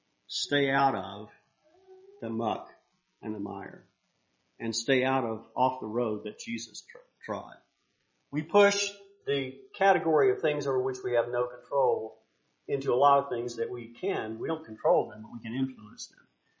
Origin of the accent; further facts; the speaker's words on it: Mississippi, United States; also born or lived in Alabama; Now, I can talk about this because I was raised in Mississippi, a state that has the Confederate battle flag as a part of its state flag. And I went to school in Alabama